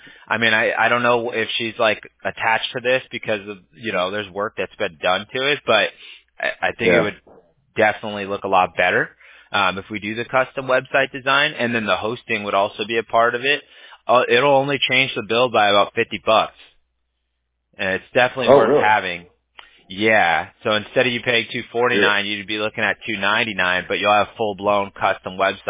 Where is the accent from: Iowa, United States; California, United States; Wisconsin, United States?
California, United States; accent: Cali slang; I'm from California originally, so I got a little Cali slang to me.